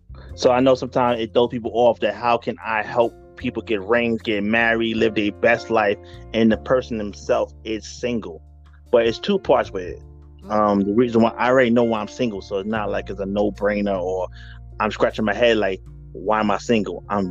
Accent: Bronx, New York, United States; I'm from the Bronx.

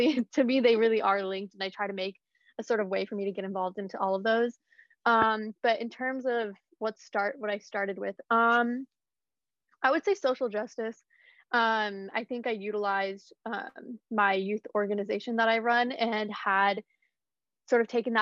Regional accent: Idaho, United States; Yeah, so I grew up in Idaho, which is, like, random state, like, super random. People literally only connected to potatoes.

